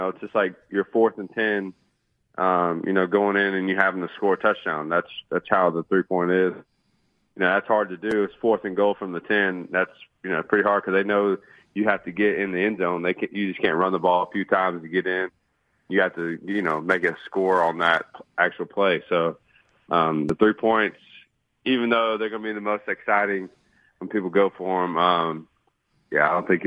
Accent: Gulf Shores, Alabama, United States; Pensacola when people ask me out here, so they kind of figure out where I'm from, so. What part? But I grew up in Gulf Shores, Alabama.

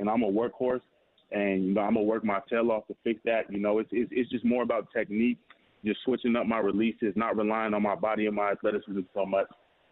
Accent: Arizona, United States; So, and I'm from Arizona, so I honestly, I'm about 95% sure if I'm there at 33 and they're still at that pick, they're going to pick me up.

